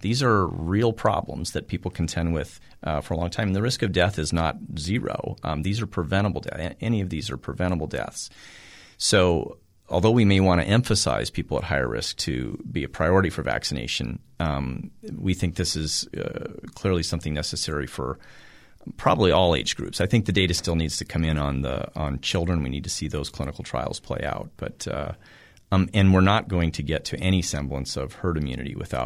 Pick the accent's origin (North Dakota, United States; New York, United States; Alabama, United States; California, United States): North Dakota, United States; I grew up in Western North Dakota. I grew up around ranchers and, out in the country.